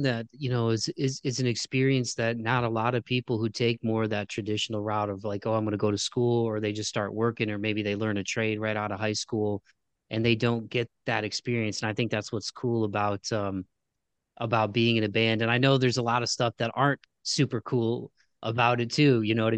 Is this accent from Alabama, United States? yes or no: no; Toledo, Ohio, United States; Like where I'm from in Toledo, and this isn't a knock on my hometown